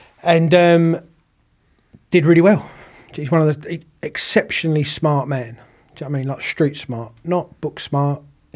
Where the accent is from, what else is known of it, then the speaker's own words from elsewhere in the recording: Romford, London, United Kingdom; born there; Upbringing was good. Born in Romford. Parents from the East End. Just a good upbringing.